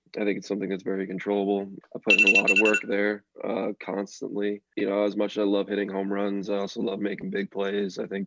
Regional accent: Reading, Pennsylvania, United States; Yeah, so actually I had the Reading Phillies in my hometown, the Phillies AA team. So I grew up going to a lot of those games and stuff.

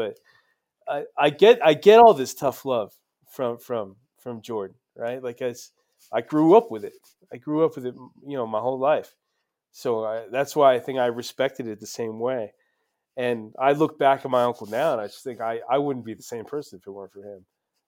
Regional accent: Liverpool, North West England, United Kingdom; he'd play the song from … because we're all from Liverpool, right? So we all love

